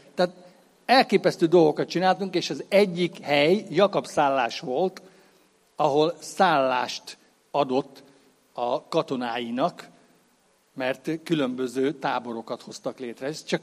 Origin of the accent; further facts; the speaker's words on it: Nyíregyháza, Szabolcs-Szatmár-Bereg, Hungary; also born or lived in Tiszalök; én nyíregyházi gyerek vagyok, Tiszalökön születtem, de nyíregyházi. Ha az előbb azt mondtam, hogy tiszalöki paraszgyerek vagyok, akkor most azt mondom, hogy nyíregyházi paraszgyerek vagyok.